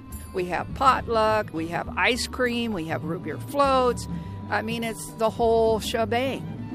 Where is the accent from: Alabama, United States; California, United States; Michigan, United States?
California, United States; Lincoln; I'm from Lincoln, California, and I've been working on and restoring trailers for 41 years.